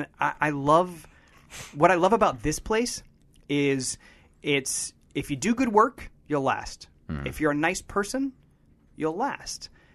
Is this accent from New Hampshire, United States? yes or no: yes; New Hampshire, United States; See, I'm from New Hampshire, and so our city is Boston.